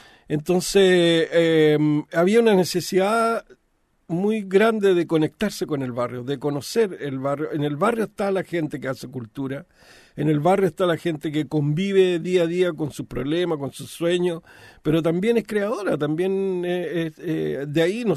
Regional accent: San Joaquín, Santiago Metropolitan Region, Chile; con una comunidad en la que yo he pertenecido desde pequeño. Yo nací en San Joaquín, nacido y criado en San Joaquín.

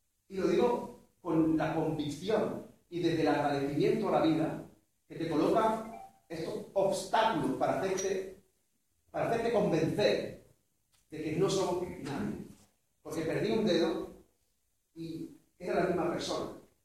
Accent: Almodóvar, Spain; born there; Yo soy el Almodóvarí, porque nací en Almodóvar.

